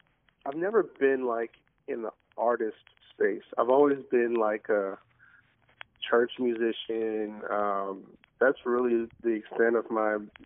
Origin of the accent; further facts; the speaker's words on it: Connecticut, United States; moved away as an adult; now in Atlanta, United States; I'm originally from Connecticut, but I live in Atlanta now.